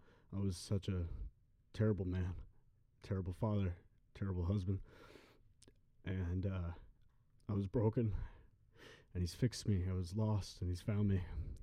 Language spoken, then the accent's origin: English; Washington, United States; I'm from Washington State originally.